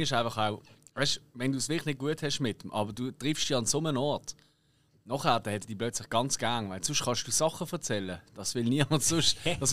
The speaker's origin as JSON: {"language": "German", "town": "Basel", "region": "Basel-Stadt", "country": "Switzerland", "said": "Das ist eben bei uns in Basel nicht so, gell?"}